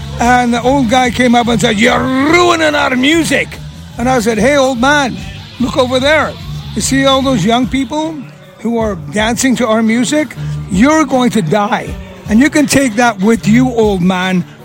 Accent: Canada; accent: Scottish; Well, I was raised Scottish. I am Scottish Canadian.

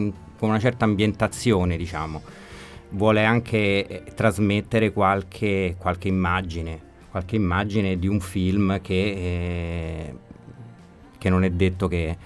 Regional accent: Rome, Lazio, Italy; veniamo da Roma e proponiamo la nostra musica.

